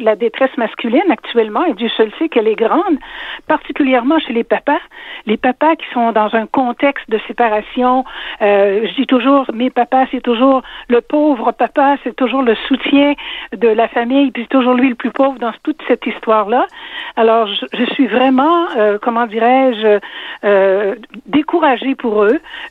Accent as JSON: {"language": "French", "town": "Quebec City", "region": "Quebec", "country": "Canada", "said": "moi je suis de Québec"}